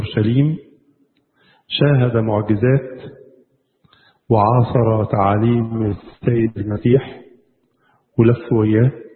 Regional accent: Egypt; بلادنا مصر وكروز لأفريقيا كلها

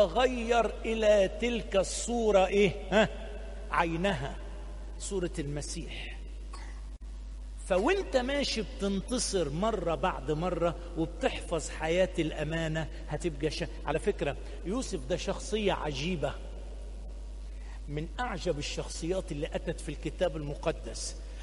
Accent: Egypt; في بلدنا مصر هنا

